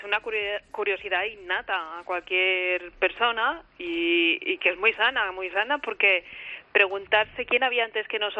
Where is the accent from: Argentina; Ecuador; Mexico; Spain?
Spain; Barcelona, Catalonia; Yo soy de Barcelona.